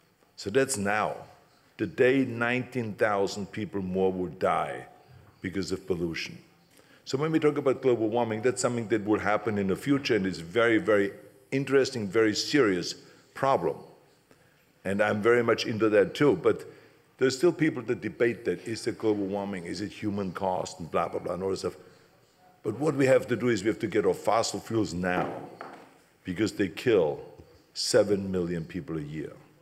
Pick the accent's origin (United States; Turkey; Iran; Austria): Austria; I grew up in Austria.